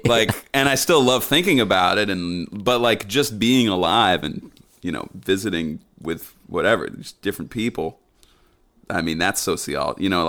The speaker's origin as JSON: {"language": "English", "town": "Brookline", "region": "Massachusetts", "country": "United States", "said": "I'm from Brookline, Massachusetts."}